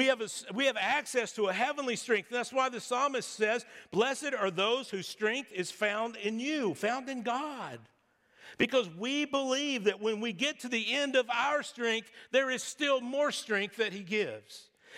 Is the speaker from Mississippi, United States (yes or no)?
no; Texas, United States; Believe me, I know. I grew up in Texas, so there's a lot of independence.